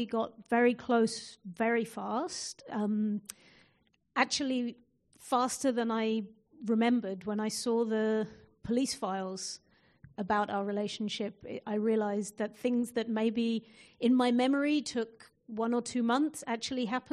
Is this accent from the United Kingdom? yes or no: yes; London, United Kingdom; I come from London.